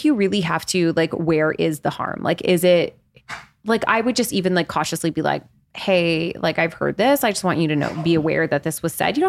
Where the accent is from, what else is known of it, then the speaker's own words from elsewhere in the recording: Canada; because we are Canadian.